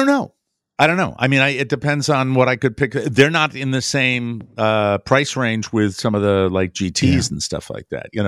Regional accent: United States; Of course it does. I'm an American.

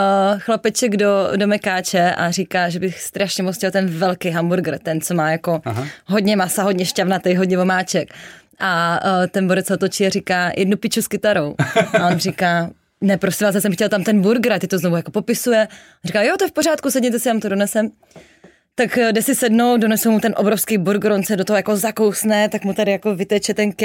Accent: Brno, South Moravian Region, Czechia; Já jsem blíženec z Brna, ano.

